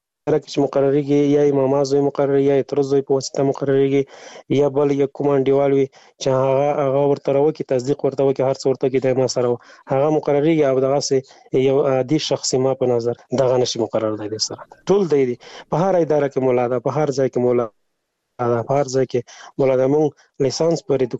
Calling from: Afghanistan; مالی افغانستان نه تماس نیول ده

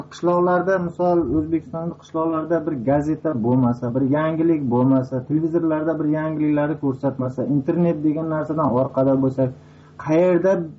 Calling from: Russia; Men Rossiyadan.

